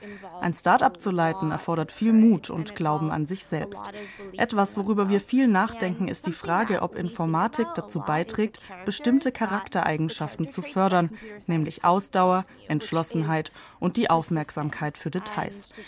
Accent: East Coast, United States; German is a second language; Ich bin an der Ostküste in den USA aufgewachsen und komme aus einer Familie von Doktoren.

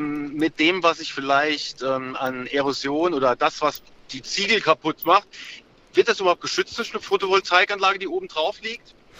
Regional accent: Saarbrücken, Saarland, Germany; born there; now in Reimsbach, Germany; Ich bin aus Saarbrücken gebürtig und lebe jetzt seit 8 Jahren sind in Reimsbach.

